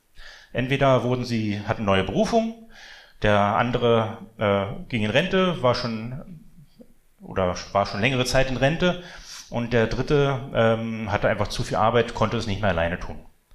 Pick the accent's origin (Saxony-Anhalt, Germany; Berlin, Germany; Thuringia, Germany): Berlin, Germany; ich bin Berliner, ich bin in Wedding aufgewachsen